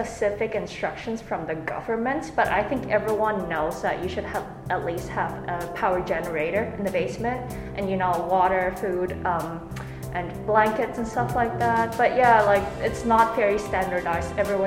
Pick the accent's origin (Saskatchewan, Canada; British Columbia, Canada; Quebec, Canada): British Columbia, Canada; Vancouver; moved away as an adult; now in Sendai, Japan; Yeah, so I just get to Sendai like last week, and I'm originally from Vancouver in Canada, so it's a lot cooler over there.